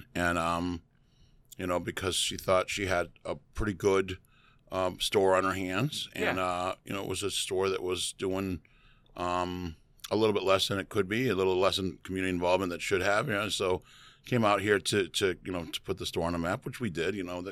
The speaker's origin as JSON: {"language": "English", "town": "St. Louis", "region": "Missouri", "country": "United States", "tie": "born or raised there", "said": "and I grew up on baseball because I grew up in St. Louis"}